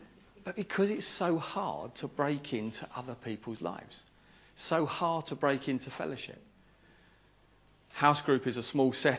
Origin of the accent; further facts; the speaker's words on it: United Kingdom; We're very British, most of us, not all.